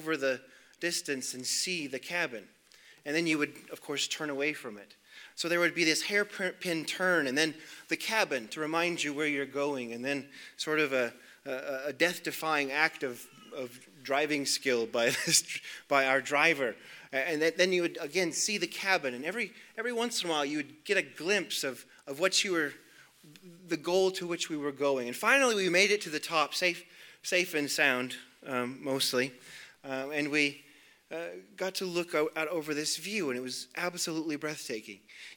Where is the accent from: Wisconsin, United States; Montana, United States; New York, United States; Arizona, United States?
Montana, United States; Growing up in Montana, you sometimes hunt by following logging roads